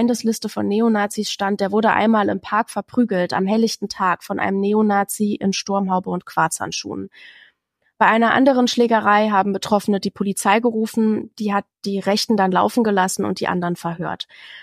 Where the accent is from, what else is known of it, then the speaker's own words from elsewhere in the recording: Thuringia, Germany; In meiner Heimatstadt gibt es eine starke linke, aber auch eine starke rechtsextreme Szene.